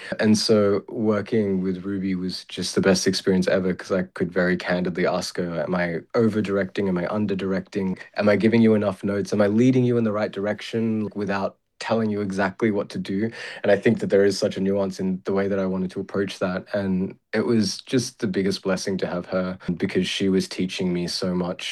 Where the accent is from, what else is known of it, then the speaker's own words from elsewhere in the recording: Australia; what that means for me as an Australian Filipino director.